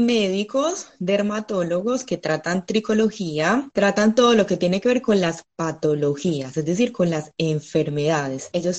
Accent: Medellín, Antioquia, Colombia; now in Argentina; yo soy colombiana de Medellín, estoy en Argentina hace 7 años, ya por ahora me quedo acá

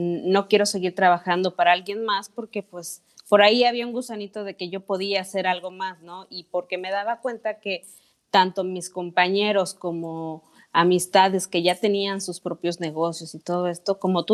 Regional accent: Veracruz, Mexico; also born or lived in Oaxaca; Yo soy veracruzana, ahora sí que nacida en un estado donde la comida, pues bueno, es súper importante, pero también soy adoptada oaxaqueña.

